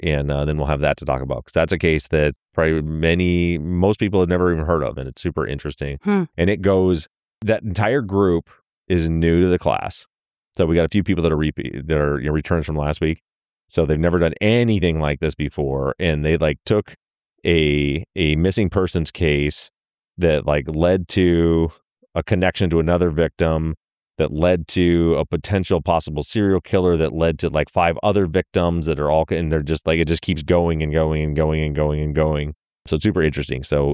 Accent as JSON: {"language": "English", "region": "Michigan", "country": "United States", "said": "when they know I'm from Michigan, people don't make that connection that I'm just so close to Chicago."}